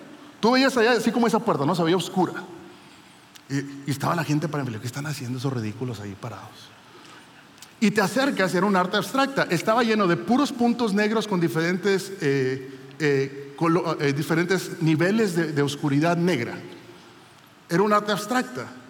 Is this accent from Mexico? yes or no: yes; Monterrey, Nuevo León, Mexico; Como somos de Monterrey, decimos, ese me cae gordo, ya no quiero ir.